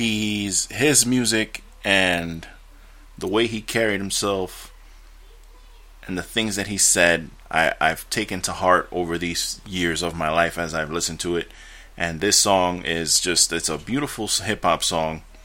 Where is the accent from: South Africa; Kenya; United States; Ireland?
United States; New York City, New York; I'm from the Bronx, the home of hip-hop.